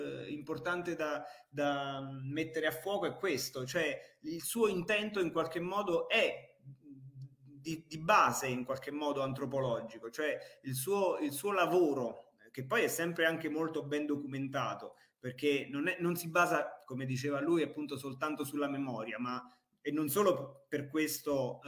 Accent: Celano, Abruzzo, Italy; si parla di Celano, il mio paese

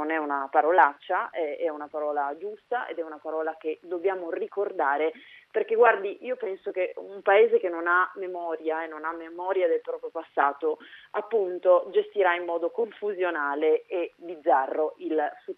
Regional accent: Piedmont, Italy; nella mia terra, la provincia Granda

